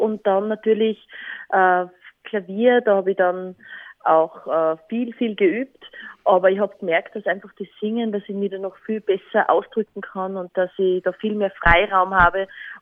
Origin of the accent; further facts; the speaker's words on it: Bad Aussee, Styria, Austria; also born or lived in Schladming; Geboren bin ich in Schladming, aufgewachsen in Bad Aussee.